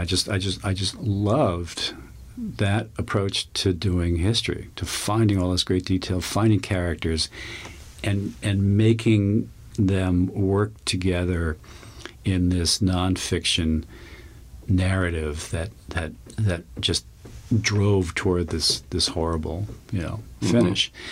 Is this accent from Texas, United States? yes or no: no; Long Island, New York, United States; And I grew up on Long Island. I was a hurricane junkie.